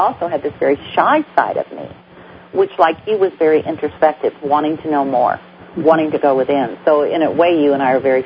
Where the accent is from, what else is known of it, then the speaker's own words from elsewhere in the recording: Hollywood, California, United States; I grew up in Hollywood, so I was around movie stars everywhere.